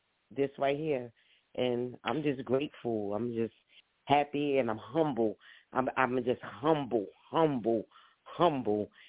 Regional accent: Brooklyn, New York, United States; now in Harrisburg, United States; Again, as everybody know, I'm from Brooklyn, New York. I live in Harrisburg, Pennsylvania now.

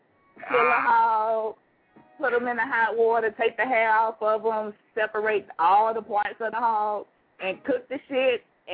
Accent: Mississippi, United States; I'm from the SIP. I'm from Mississippi.

